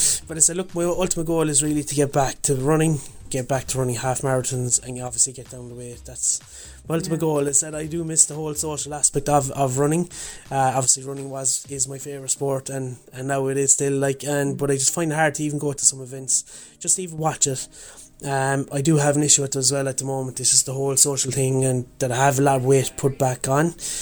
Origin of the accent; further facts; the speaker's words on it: Cork, Munster, Ireland; I'm from Cork. And I'm here to do the 40-Day Health Challenge.